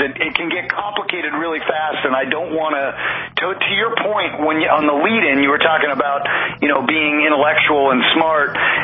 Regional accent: Colorado, United States; So in high school, growing up in Colorado, I had a group of seven friends

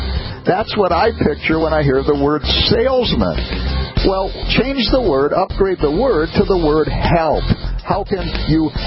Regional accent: Wisconsin, United States; I'm from Wisconsin. In January of 1986, we had 30 days in a row below zero.

